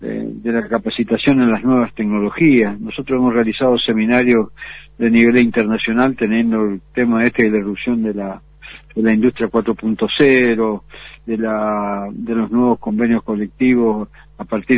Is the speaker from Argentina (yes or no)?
yes; Argentina; pero yo soy argentino geneiro.